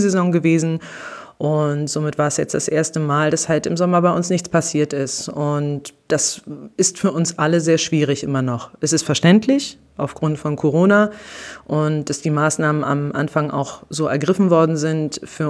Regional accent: Rügen, Mecklenburg-Vorpommern, Germany; Ich bin auf der Bühne, auf der Naturbühne Ralswiek aufgewachsen, seit meinem 9. Lebensjahr auf Rügen und somit auch Störtebeker, bin ich mit Störtebeker groß geworden. Und ja, jetzt bin ich fast 38 Jahre alt

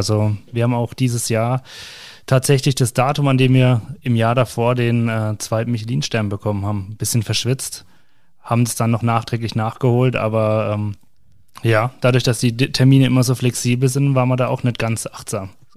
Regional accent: Ettlingen, Baden-Württemberg, Germany; Also ich habe im Hotel Erbrenz in Ettlingen in meiner Heimatstadt gelernt

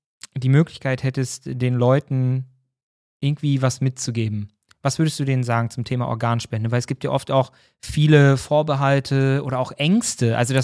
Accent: Dortmund, North Rhine-Westphalia, Germany; als Dortmunder

